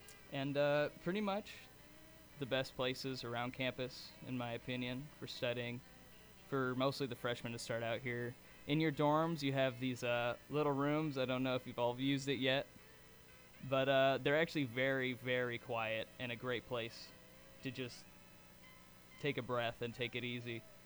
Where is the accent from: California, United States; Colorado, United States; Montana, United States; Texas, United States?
California, United States; Los Angeles; I'm humble in my athletic attributes, and I come from Los Angeles.